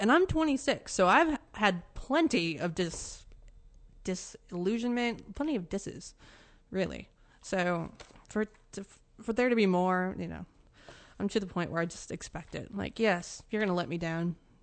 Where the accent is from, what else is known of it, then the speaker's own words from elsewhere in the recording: Montana, United States; And I'm from Montana, so I can compare and contrast, and it's fair.